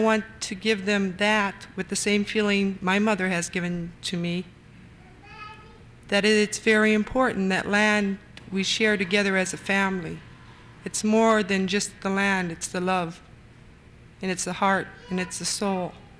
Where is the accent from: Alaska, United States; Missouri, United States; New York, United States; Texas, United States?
Alaska, United States; Kotzebue; as a person born and raised in Kotzebue, living in probably both worlds